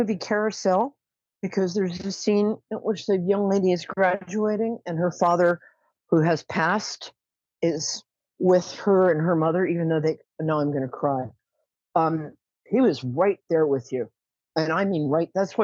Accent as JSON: {"language": "English", "region": "New York", "country": "United States", "said": "I'm a New Yorker. I can talk fast."}